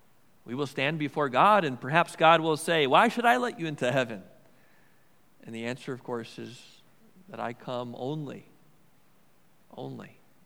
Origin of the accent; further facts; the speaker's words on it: Milwaukee, Wisconsin, United States; I grew up in Milwaukee, Wisconsin. There was a church and school just within sight of our house called St. Gregory the Great.